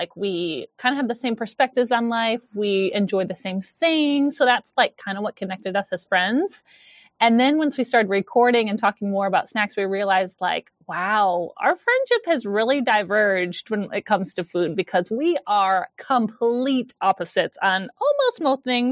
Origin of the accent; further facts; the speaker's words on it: the North, United States; Yes, and I'm from the North, so we didn't have it up there either.